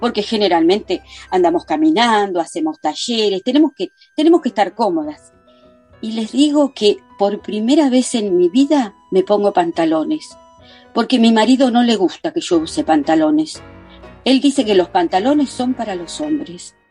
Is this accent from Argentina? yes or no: yes; Argentina; yo no vengo de Argentina, de la, digamos, aristócratas o de una esfera de gente rica.